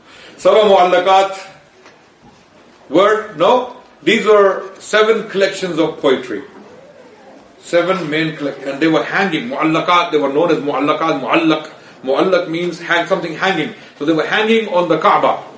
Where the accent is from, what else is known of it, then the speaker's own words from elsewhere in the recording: Pakistan; Only I am from Pakistan?